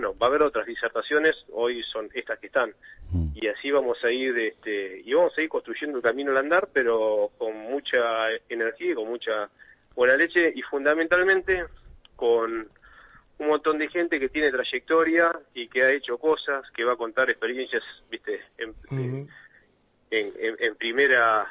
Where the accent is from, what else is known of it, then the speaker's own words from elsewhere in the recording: La Plata, Buenos Aires Province, Argentina; somos todos platense acá